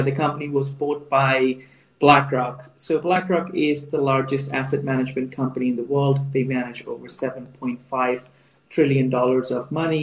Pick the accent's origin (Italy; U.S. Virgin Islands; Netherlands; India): India; moved away as an adult; now in United Kingdom; I grew up in India, and I moved to England in 2002 to study at University of Warwick.